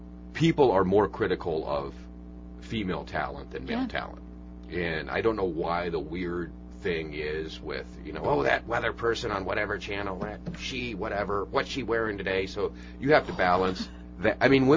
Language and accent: English; Quad Cities, Illinois, United States; I grew up in the Quad Cities, class in 1985